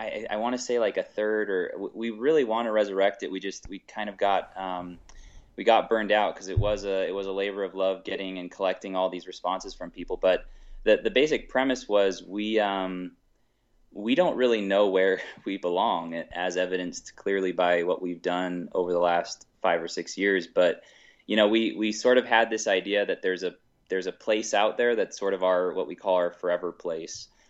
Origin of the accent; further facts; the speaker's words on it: the West, United States; We, you know, lived on the East Coast for a while. I'm from the West.